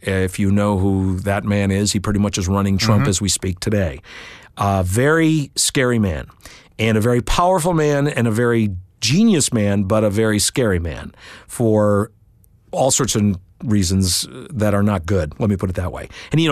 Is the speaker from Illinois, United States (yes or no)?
yes; Chicago, Illinois, United States; also born or lived in Los Angeles; I grew up in the Chicagoland. I grew up all across the country, but Chicago's my home base